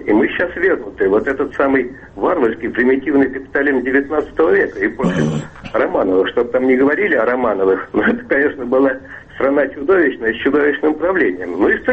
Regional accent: Moscow, Russia; я из Москвы.

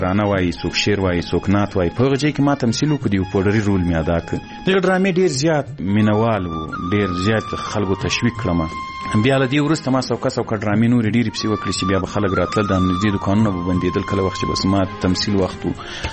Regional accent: Ghazni, Afghanistan; ځکه زه له غزني څخه یو دوه درې کسان وو

